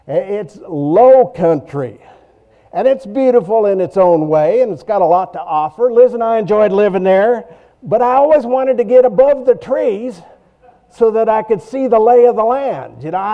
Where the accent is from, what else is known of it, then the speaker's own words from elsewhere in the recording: Montana, United States; also born or lived in North Myrtle Beach, South Carolina; You know, I was born and raised in Montana. That's big sky country.